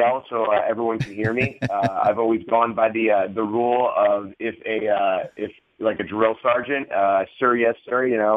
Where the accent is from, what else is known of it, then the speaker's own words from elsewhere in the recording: Parma, Ohio, United States; when you're growing up in Parma, Ohio, watching you know, Chris Jericho